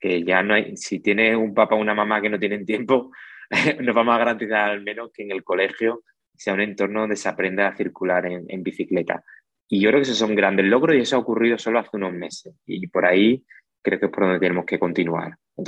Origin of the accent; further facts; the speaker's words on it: Spain; accent: central Spain (meseta); Yo creo que por mi acento podéis ver que centralismo no se mueve, no se mueve de la meseta